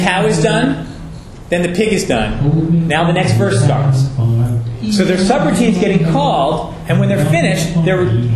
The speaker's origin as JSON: {"language": "English", "country": "Norway", "said": "I am here from Norway."}